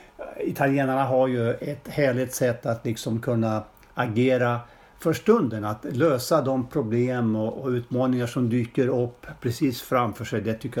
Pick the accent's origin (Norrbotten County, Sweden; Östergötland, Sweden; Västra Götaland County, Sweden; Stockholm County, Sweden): Östergötland, Sweden; Vadstena; now in Linköping, Sweden; född och uppvuxen i Vadstena-trakten. Och efter ett antal år utanför länet, nu tillbaka igen. Den här gången bosatt i Linköping, där jag jobbar som gymnastiklärare.